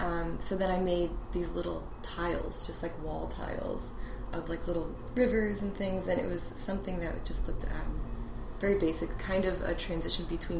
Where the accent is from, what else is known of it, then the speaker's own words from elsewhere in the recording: Dallas, Texas, United States; moved away as an adult; now in East Coast, United States; I was born in Dallas and raised there up until I was about 20.